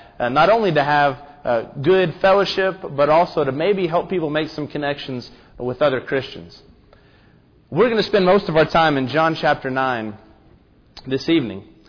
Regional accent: the South, United States; I grew up in the South. live in Middle Tennessee.

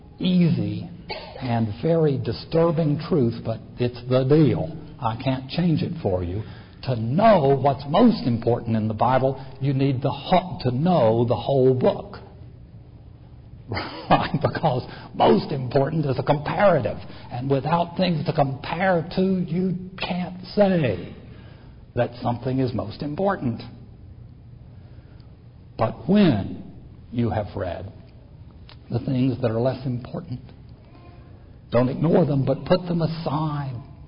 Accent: Tennessee, United States; somebody's asked me what it was like to go from the mountains of Tennessee to Harvard in the fall of 1969.

